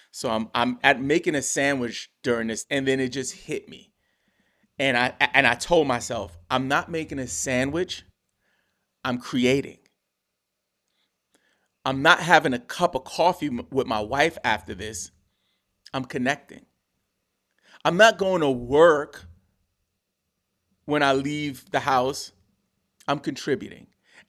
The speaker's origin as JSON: {"language": "English", "town": "New York City", "region": "New York", "country": "United States", "tie": "born or raised there", "said": "my parents were immigrants, right? So I grew up in New York City, clueless to my socioeconomic status."}